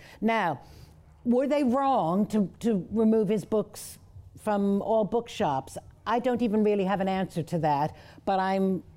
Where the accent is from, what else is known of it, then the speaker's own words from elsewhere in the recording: United States; I grew up in America. I'd never heard his name spoken